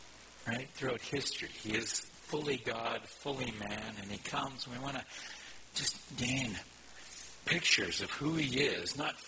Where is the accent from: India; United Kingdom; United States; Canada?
Canada; Alberta; born there; also born or lived in Ontario; I was born in Alberta, but lived down in Ontario for about 6 years.